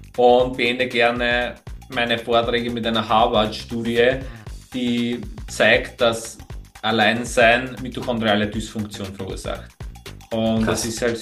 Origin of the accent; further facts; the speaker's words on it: Lower Austria, Austria; Ich bin ja aus Niederösterreich, also ich wohne ja im Weinviertel, wohne ja da am Land in einem kleinen Dorf.